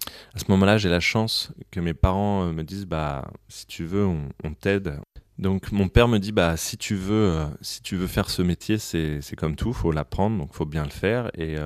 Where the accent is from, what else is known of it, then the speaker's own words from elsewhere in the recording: Saint-Denis, Île-de-France, France; Je viens de Saint-Denis, donc il y a un côté un peu cliché, mais c'était vrai. C'est-à-dire, tous mes potes écoutaient du rap.